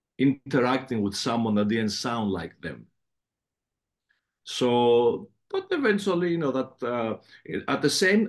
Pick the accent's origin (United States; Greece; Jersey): Greece; Athens, Attica; also born or lived in Patras; I was born in Patras, but I do not know Patras because my parents moved when I was still a baby to Athens. So if you ask me what's my hometown, I would say Athens. I consider myself a Peloponnesian simply because I was born in Patras.